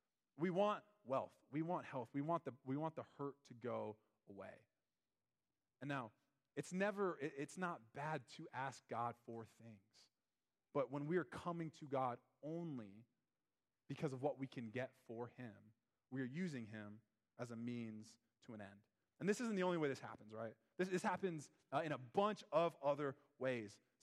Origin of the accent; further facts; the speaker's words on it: Miami, Florida, United States; I remember as a freshman at Wayne State, I played football over there, and I came from Miami